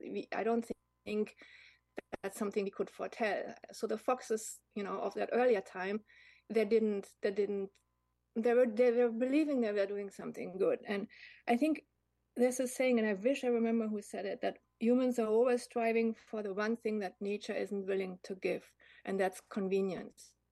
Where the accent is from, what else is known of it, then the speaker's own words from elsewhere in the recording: Germany; I come from Germany originally, and I grew up with the fairy tales of Brother Grimm.